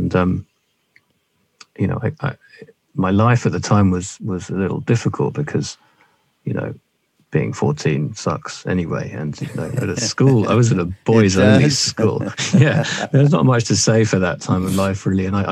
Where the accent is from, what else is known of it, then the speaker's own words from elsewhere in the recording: London, United Kingdom; born there; So, I was born in South London to a a loving middle-class family